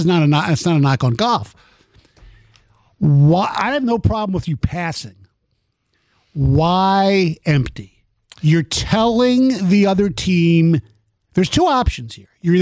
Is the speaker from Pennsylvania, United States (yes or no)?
yes; Philadelphia, Pennsylvania, United States; Now, lucky enough that I grew up in Philadelphia where I have another team, they're my B team, my A minus team, whatever.